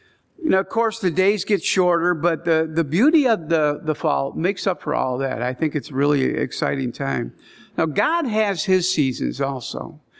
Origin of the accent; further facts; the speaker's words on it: Chicago, Illinois, United States; You know, I grew up in Chicago.